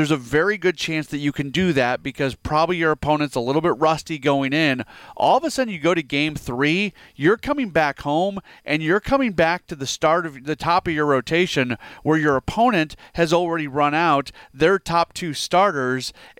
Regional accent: St. Louis, Missouri, United States; obviously, growing up in St. Louis, I went to playoff game after playoff game after playoff game.

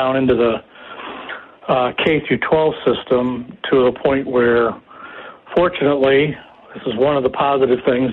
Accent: St. Joseph, Michigan, United States; I grew up in the St. Joe area. I know the Uptons.

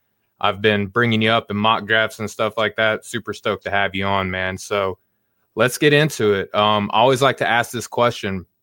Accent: Conway, Arkansas, United States; Yeah, from Arkansas. So if you're familiar, I grew up in central Arkansas, like around Conway area.

